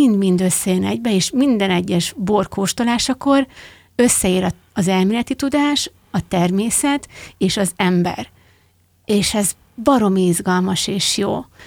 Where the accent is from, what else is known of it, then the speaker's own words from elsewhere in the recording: Heves, Hungary; Egermellől származom